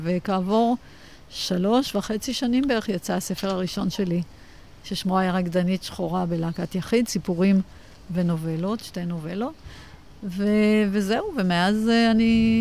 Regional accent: Haifa, Haifa District, Israel; also born or lived in Jaffa; אני גדלתי בחיפה, נולדתי אמנם ביפו, אבל כבר בגיל שנה, כבר הוריי חזרו, אמי מאזור חיפה ואבי הגיע ליפו, הם שניהם בני דור ראשון לניצולי שואה.

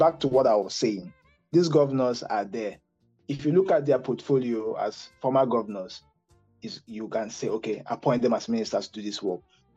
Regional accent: Imo, Nigeria; I'm from Imo State, Igbo, of course.

